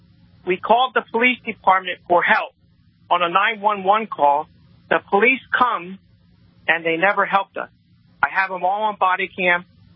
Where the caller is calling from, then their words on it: North Port, Florida, United States; I'm calling from Northport, Florida. I live in a Democrat city.